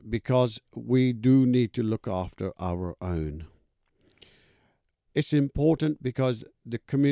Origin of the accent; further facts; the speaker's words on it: India; moved away; I mean, I remember when I came from India